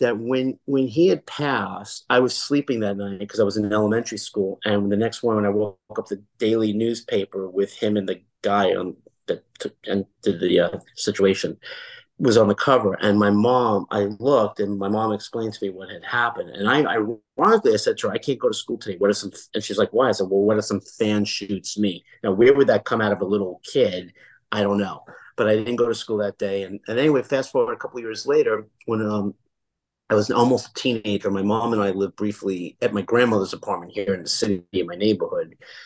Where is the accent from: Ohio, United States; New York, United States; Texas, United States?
New York, United States; Brooklyn; also born or lived in Florida; I live in New York City now, and I'm from Brooklyn, but I lived in Florida from 1997 to 2007.